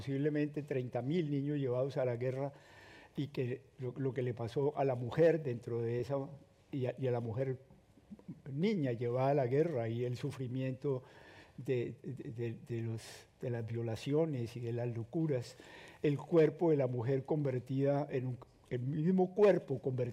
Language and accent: Spanish; Germany; aceptar que nosotros, pues, que somos la patria de Goethe y somos la patria de Bach y somos la patria de Beethoven y somos la patria de Hölderlin